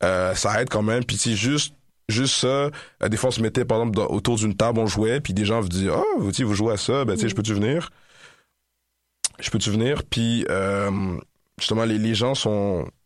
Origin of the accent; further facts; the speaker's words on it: Quebec, Canada; je pense pas que j'ai l'accent le plus prononcé, mais on me dit, ah ouais, vous êtes Québécois, vous.